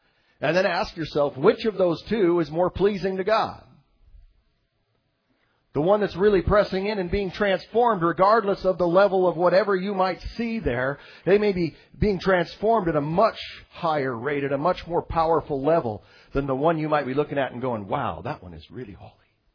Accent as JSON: {"language": "English", "town": "Juneau", "region": "Alaska", "country": "United States", "said": "I mean, other than pleasantries of, yeah, I'm from Juneau, and, yeah, you know, all this stuff, Alaska, whatever."}